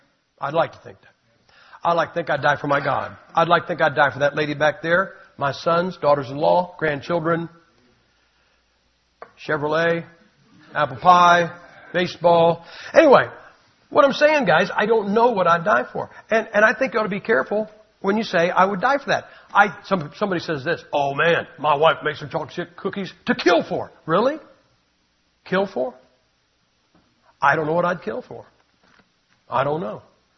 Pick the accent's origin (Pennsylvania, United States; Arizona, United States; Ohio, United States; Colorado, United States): Ohio, United States; Massillon; I am from Massillon, Ohio. Massillon, Ohio is where pro football got its start. The very first pro football team in history was my hometown, Massillon Tigers.